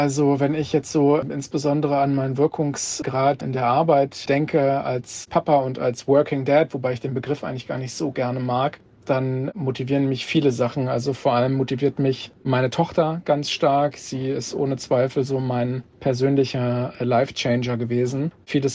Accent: Kassel, Hesse, Germany; born there; now in Hamburg, Germany; Ich bin 37 Jahre alt, bin gebürtiger Kasseler und bin seit etwas mehr als 15 Jahren in Hamburg

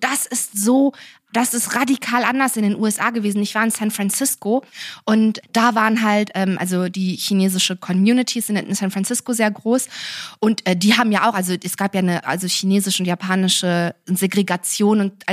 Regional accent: Cologne, North Rhine-Westphalia, Germany; ich bin in Köln groß geworden. In Köln ist die größte migrantische Community türkischsprachig, türkeistämmig.

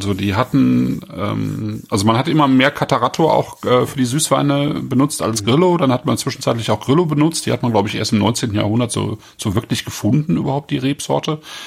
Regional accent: North Rhine-Westphalia, Germany; Und das als Rheinländer?

